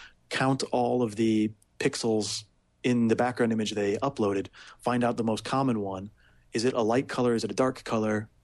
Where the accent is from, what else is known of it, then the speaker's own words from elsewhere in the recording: St. Louis, Missouri, United States; moved away as an adult; also born or lived in Scotland; When I grew up in St. Louis, and then I moved to Scotland when I was going to school there. I was up at the University of Edinburgh